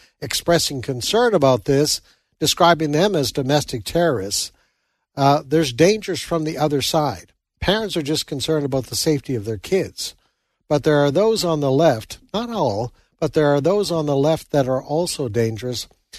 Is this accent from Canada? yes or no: yes; Canada; Yeah, I'm a Canadian. I confess.